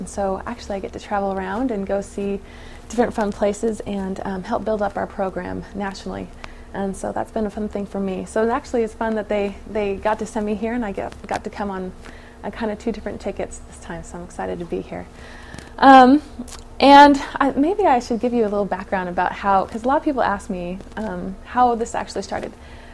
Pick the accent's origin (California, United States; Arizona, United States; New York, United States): California, United States; I am actually from California, and I'm born and raised, and I went to school at BYU.